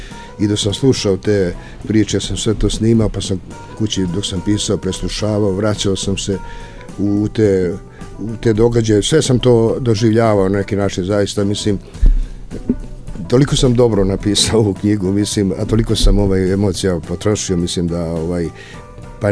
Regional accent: Serbia; Pa evo, mislim, mi smo kao Srbi u Evropi nazvani kralj ubicama

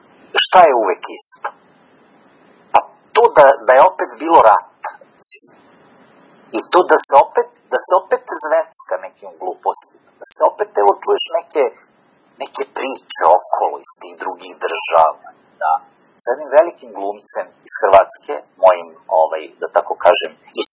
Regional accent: Kragujevac, Šumadija, Serbia; Eto, mi smo iz Kragujevca.

